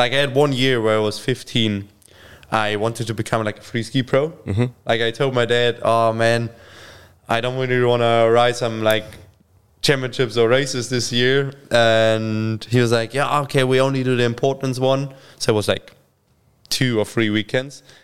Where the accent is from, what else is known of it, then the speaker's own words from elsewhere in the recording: Kiefersfelden, Bavaria, Germany; Yeah, like I grew up in Kiefersfelden. It's like it's just small village.